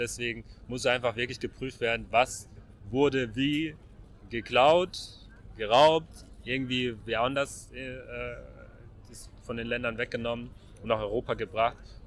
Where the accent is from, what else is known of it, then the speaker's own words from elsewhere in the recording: Cameroon; unter anderem auch mein Heimatland Kamerun war auch eine deutsche Kolonie.